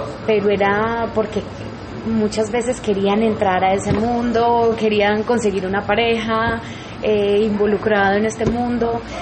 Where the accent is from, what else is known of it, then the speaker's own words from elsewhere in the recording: United States; born there; Nací en Estados Unidos, entonces viví mis primeros años en Estados Unidos